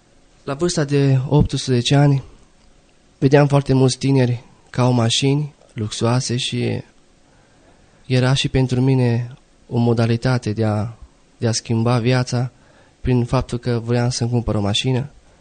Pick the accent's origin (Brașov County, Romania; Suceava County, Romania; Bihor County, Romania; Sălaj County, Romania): Sălaj County, Romania; Zalău; m-am născut într-o familie creștină ortodoxă, am 23 de ani, sunt din Zalău